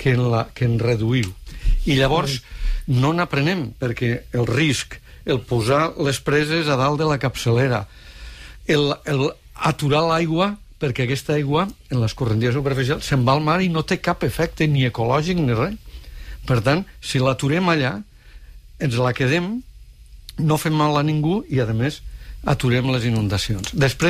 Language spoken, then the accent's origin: Catalan; Morella, Valencian Community, Spain; jo soc de Morella dels Ports i allà tenim sequera.